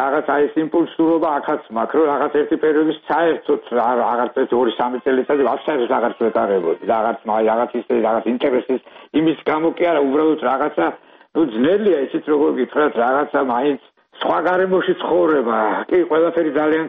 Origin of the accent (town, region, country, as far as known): Tsinandali, Kakheti, Georgia; born or raised there; now in Freiburg, Germany